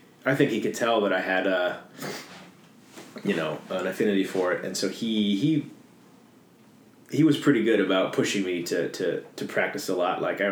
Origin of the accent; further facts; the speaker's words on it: Ketchum, Idaho, United States; I grew up in Ketchum, Idaho.